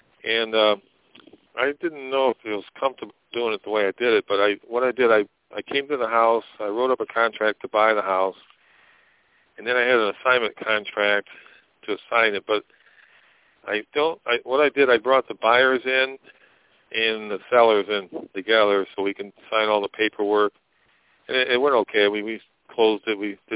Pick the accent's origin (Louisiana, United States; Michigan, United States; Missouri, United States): Michigan, United States; Yes, I'm on the call. I'm from Michigan